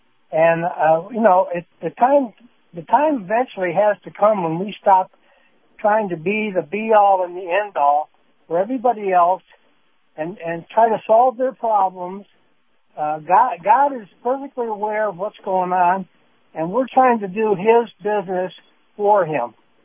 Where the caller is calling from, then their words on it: Sarasota, Florida, United States; I'm calling from Sarasota.